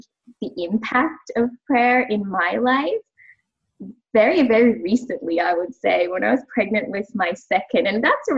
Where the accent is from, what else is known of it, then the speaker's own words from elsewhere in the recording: Sri Lanka; moved away as an adult; now in Australia; because I grew up in Sri Lanka and only came to Australia when I was 18 years old.